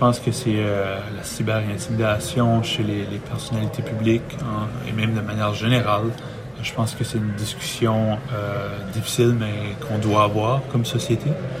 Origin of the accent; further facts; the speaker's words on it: Canada; aussi en tant qu'Acadien